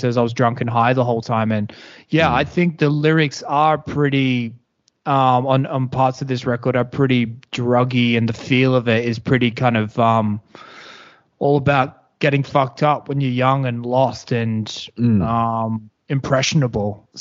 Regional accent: Joondalup, Western Australia, Australia; I grew up in the Joondalup area, and then me and a couple buddies, we were the first of our friendship group to move out.

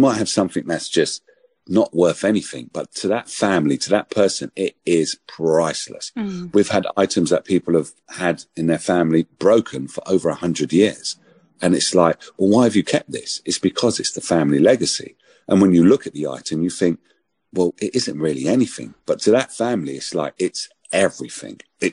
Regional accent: Hackney, London, United Kingdom; When I was growing up in Hackney, I had a really great time.

